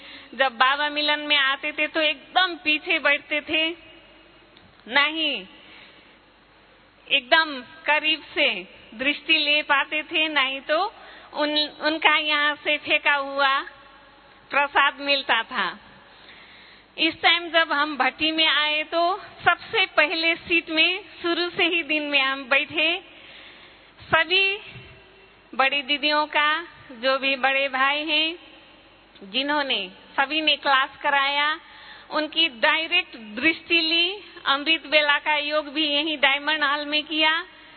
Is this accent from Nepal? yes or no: yes; Nepal; नेपाल से आई हुई हूँ।